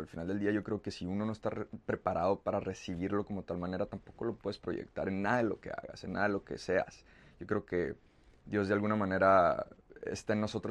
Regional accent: United States; born there; Nací en Estados Unidos con familia mexicana.

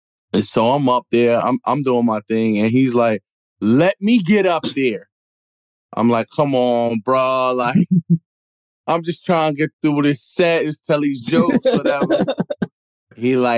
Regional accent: New York City, New York, United States; But I'm from New York City. I'm from the hood.

